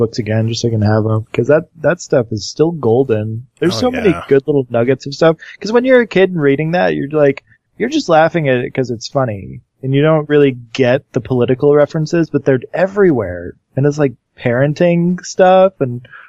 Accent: Alaska, United States; I'm from Alaska originally, so I know what cold is, you know?

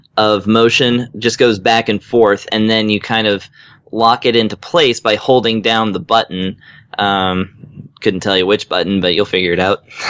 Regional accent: the South, United States; I'm from the South, and we eat a lot of fish.

